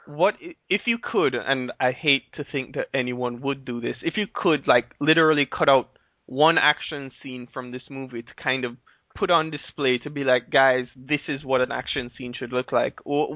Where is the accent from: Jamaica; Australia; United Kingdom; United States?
Jamaica; I'm from Jamaica, so I went... Was it 19 years of my life before I ever actually saw snow?